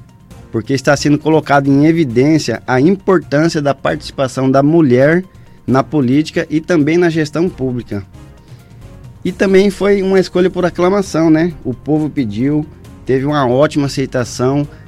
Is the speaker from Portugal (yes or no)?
no; Vila Bela, Mato Grosso, Brazil; nasci aqui em Vila Bela, cresci aqui, todos os meus amigos estão aqui, busquei o estudo, eu saí daqui de Vila Bela com 14 anos